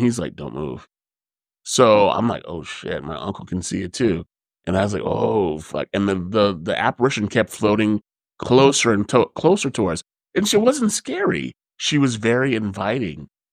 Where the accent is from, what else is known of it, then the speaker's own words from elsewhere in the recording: Las Vegas, Nevada, United States; It's in Las Vegas, as everybody knows I'm from Vegas.